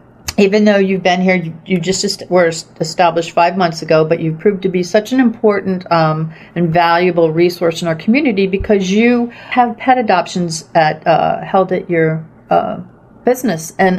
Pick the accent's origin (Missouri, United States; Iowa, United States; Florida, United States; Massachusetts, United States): Florida, United States; we're from Florida. We live in a seasonal area